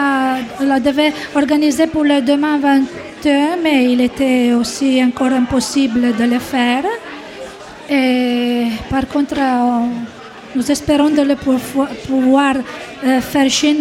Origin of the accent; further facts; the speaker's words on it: San Maurizio Canavese, Piedmont, Italy; Oui, on vient de San Maurizio Canavese. C'est un village de 10 000 habitants. Il fait 18-20 km de la grande ville Turin.